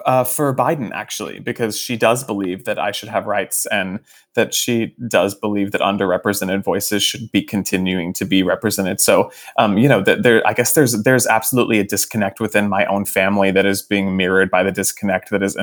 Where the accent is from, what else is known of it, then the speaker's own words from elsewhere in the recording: Fort Worth, Texas, United States; my hometown of Fort Worth actually turned blue in this election